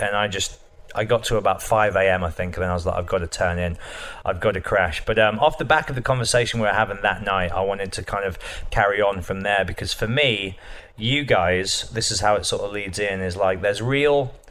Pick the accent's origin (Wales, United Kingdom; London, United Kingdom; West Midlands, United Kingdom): West Midlands, United Kingdom; Birmingham; So I'm in my hometown in Birmingham